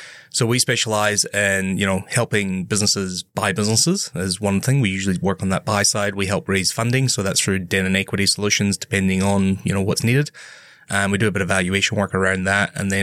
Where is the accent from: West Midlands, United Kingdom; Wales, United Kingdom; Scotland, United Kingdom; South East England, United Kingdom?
Scotland, United Kingdom; Wick; So I'm originally from the very North Highlands of Scotland. So a town called Wick